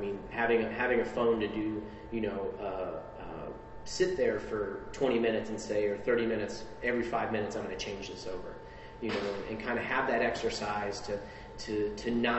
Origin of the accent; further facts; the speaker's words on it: Illinois, United States; I grew up in the Midwest, specifically Southern Illinois, on a very, very flat plain.